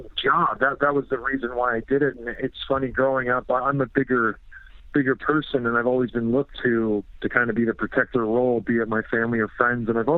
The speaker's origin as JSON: {"language": "English", "town": "St. Catharines", "region": "Ontario", "country": "Canada", "tie": "born or raised there", "also_born_or_lived": "Edmonton / Toronto", "said": "I was raised in St. Catharines. I moved out east when I was around 5. Due to work, my dad got a job out east, and we kind of just made our way to the Toronto area."}